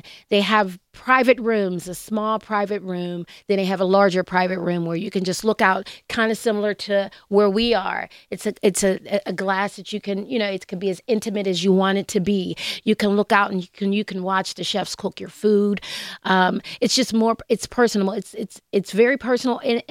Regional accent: Penn Hills, Pennsylvania, United States; You know, I'm from Penn Hills.

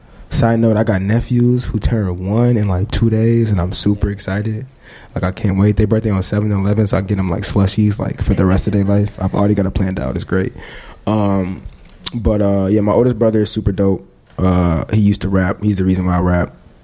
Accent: Chicago, Illinois, United States; So I was born on the North Side, and then I moved to the South Burbs.

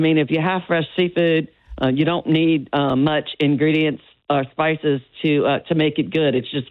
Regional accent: Louisiana, United States; We're Cajun, we're English, many different cultures, live on the Cajun coast.

